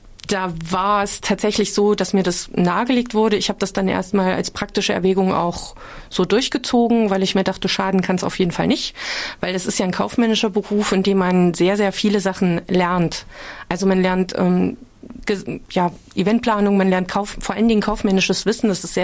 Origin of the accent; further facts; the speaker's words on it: Friedrichroda, Thuringia, Germany; das Abitur 1999 in Friedrichroda.